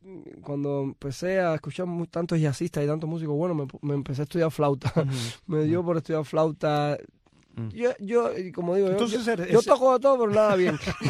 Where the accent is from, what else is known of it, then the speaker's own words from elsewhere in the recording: Havana, Cuba; yo me crié en Alamar, que estaban las zonas de todos los barrios de La Habana estaban metidos ahí, yo me crié entre todo tipo de gente